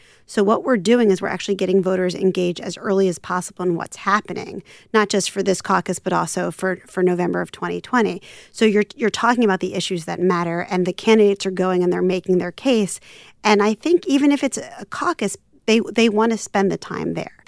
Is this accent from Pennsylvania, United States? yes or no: yes; Philadelphia, Pennsylvania, United States; I'm from Philadelphia, so great that you're from Nevada.